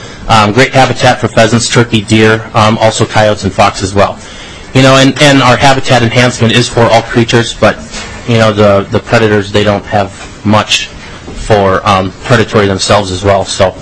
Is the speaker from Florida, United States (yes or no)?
no; Marshall, Minnesota, United States; I'm from Marshall, Minnesota.